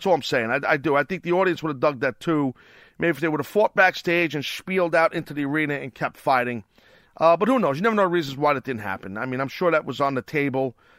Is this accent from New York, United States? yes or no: yes; New York, United States; You know, I'm a New Yorker.